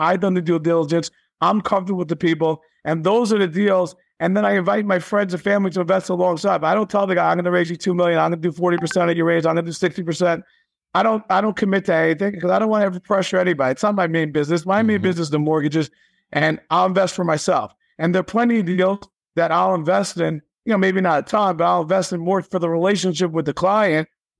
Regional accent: New York, United States; listen, I'm from New York. I grew up in New York.

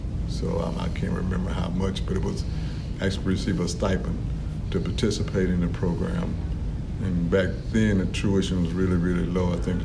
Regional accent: Louisiana, United States; I'm from Louisiana.

